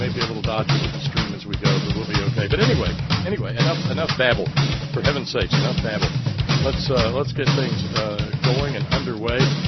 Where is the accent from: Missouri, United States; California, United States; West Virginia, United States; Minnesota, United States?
West Virginia, United States; I come from West Virginia, and we've got the other end of the sleazy fossil fuel spectrum going on in Appalachia.